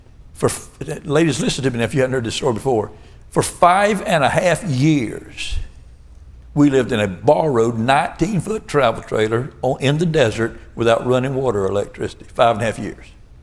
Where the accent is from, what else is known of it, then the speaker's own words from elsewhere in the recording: Florida, United States; I'm from Florida. In Florida, we're not a socialist state yet.